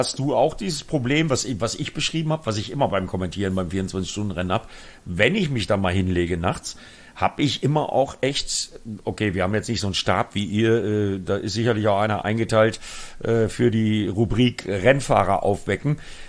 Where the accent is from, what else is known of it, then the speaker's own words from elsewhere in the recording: Bremen, Germany; ich komme ja aus Bremen